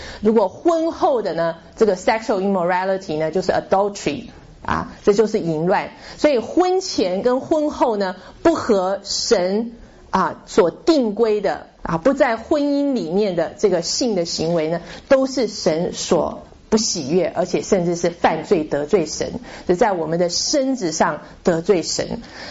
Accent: China; 所以我们中国人原本是对家庭、对这个道德观念可能非常保守的

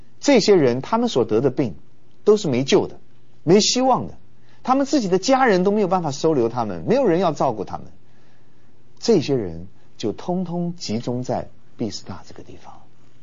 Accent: China; 如果用我们中国人的风俗观念来思想的话，就是像我们要过农历年的时候一样

